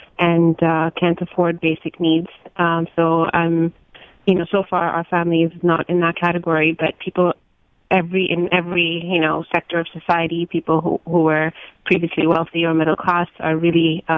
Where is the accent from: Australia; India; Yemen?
Yemen; also born or lived in Canada; now in United States; Yeah, so I was born in Yemen and I grew up there. My family moved after the 1994 civil war in Yemen. And we moved to Canada, so I grew up in Canada as well. And then I've been here in the U.S. for about 10 years now